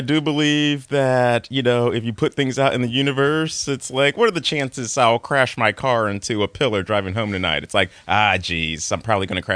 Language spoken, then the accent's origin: English; Philadelphia, Pennsylvania, United States; Philly originally.